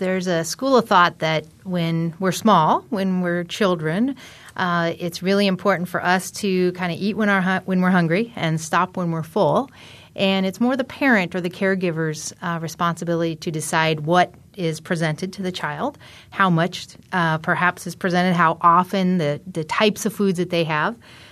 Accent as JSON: {"language": "English", "region": "Iowa", "country": "United States", "tie": "born or raised there", "said": "I tend to be a pork lover because I grew up in Iowa."}